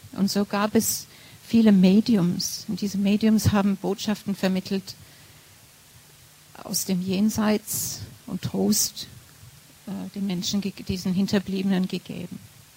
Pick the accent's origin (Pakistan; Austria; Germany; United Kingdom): United Kingdom; England; German is a second language; aus England und da haben wir eine lebendige Tradition in England.